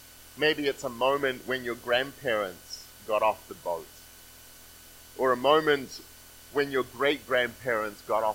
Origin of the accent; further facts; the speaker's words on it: New Zealand; now in Canada; how Ali and I came from New Zealand to Canada, about how we packed all of our things up and we either gave them away or we put them on a ship to come to Canada.